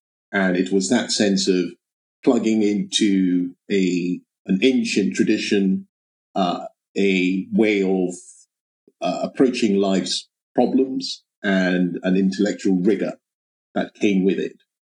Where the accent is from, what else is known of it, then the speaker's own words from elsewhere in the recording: Ibadan, Oyo, Nigeria; I ended up working in a branch of a bank in my hometown of Ibadan in Nigeria.